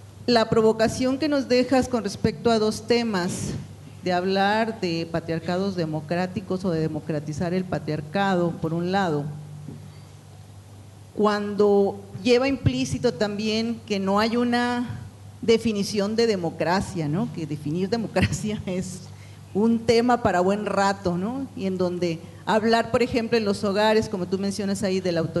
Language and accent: Spanish; Hermosillo, Sonora, Mexico; Vengo de Hermosillo, Sonora, México.